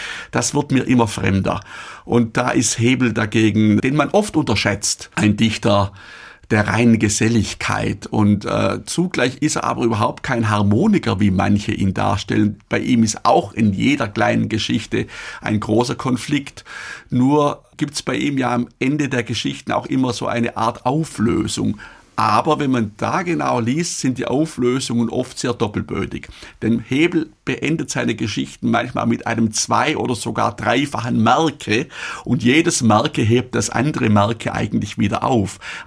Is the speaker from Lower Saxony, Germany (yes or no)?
no; Baden-Württemberg, Germany; das darf ich gar nicht, ich bin Schwabe.